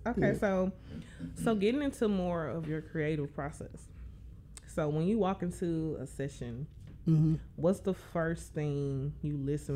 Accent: Oklahoma, United States; Anyway, don't mind me, y'all. Y'all know I'm from Oklahoma.

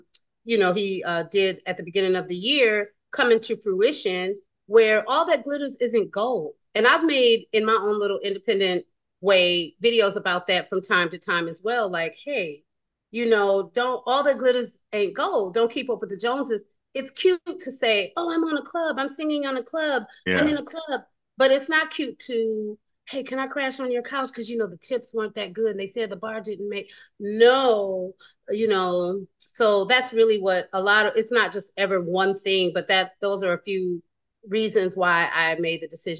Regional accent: Flint, Michigan, United States; also born or lived in Chicago / New York / Switzerland; now in New Orleans, United States; I'm originally from Flint, Michigan. I grew up, I graduated from school early. I went to college at Alabama State. Then I lived in Chicago. Then I lived in New York.

